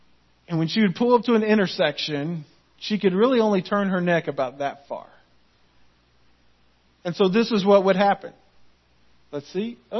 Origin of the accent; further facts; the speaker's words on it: Florida, United States; I grew up in Central Florida.